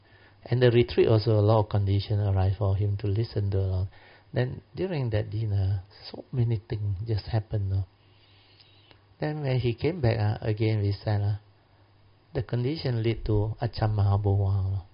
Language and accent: English; Malaysia; I said, we are from Malaysia. Say, I'd like to request a favor from you.